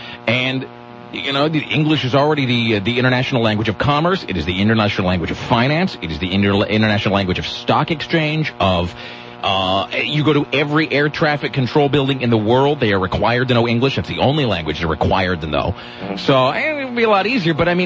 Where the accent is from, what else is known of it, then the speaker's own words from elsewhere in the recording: United States; I'm one of those Americans that's like, many Americans cannot even find Syria on a map. I am that American.